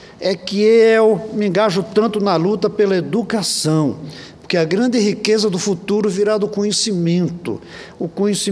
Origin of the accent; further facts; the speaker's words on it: Brasília, Federal District, Brazil; como eu sou de Brasília, eu não preciso de nada disso